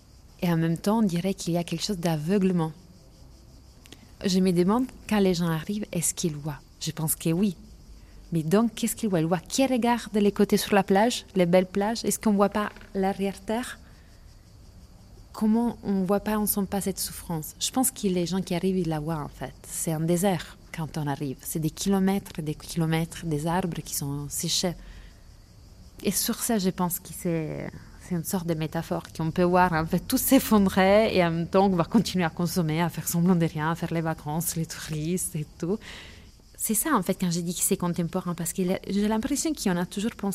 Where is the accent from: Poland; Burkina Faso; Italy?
Italy; Lecce, Apulia; born there; French is a second language; also born or lived in Paris, France; j'ai 39 ans et je suis née à Lecce dans les Pouilles.